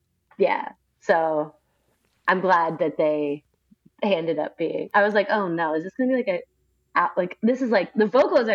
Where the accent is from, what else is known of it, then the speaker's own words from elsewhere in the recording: Philadelphia, Pennsylvania, United States; the distance from what I grew up with in Philly.